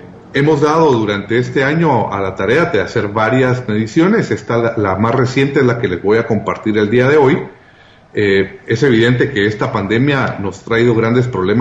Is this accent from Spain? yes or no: no; Guatemala; como guatemaltecos